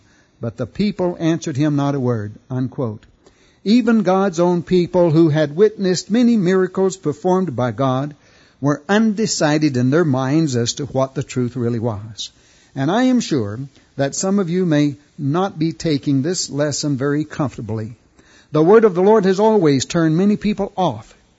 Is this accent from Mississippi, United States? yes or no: no; Texas, United States; I was raised in West Texas, born in 1925, and I was the 8th child.